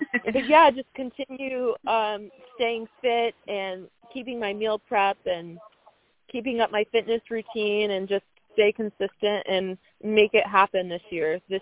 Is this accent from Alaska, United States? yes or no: no; Ohio, United States; I moved after I graduated college from Alabama. I'm originally from Ohio, so I moved across the country.